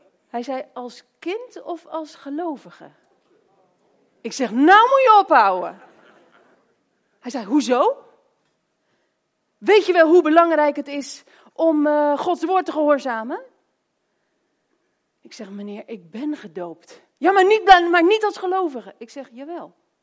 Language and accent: Dutch; Woerden, Utrecht, Netherlands; Ik kom uit Woerden.